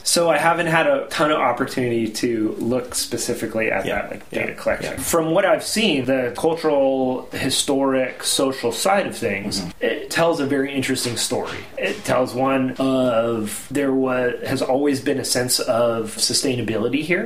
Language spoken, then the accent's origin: English; California, United States; I'm from California. I grew up in a farming family.